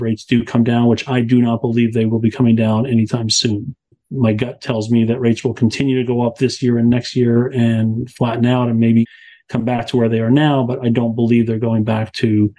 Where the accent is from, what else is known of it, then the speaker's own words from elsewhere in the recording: New York, United States; I'm originally from New York.